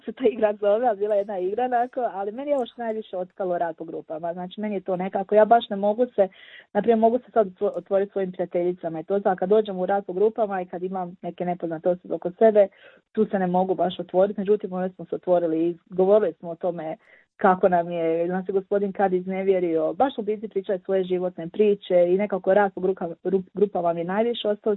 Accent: Slavonski Brod, Brod-Posavina County, Croatia; dolazim iz Slavonskog Broda, u kolicima sam od rođenja

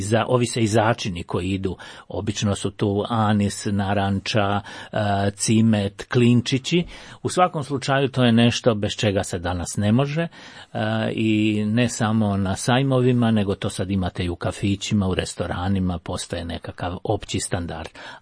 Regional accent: Split-Dalmatia County, Croatia; To je slučaj i kod nas u Dalmaciji.

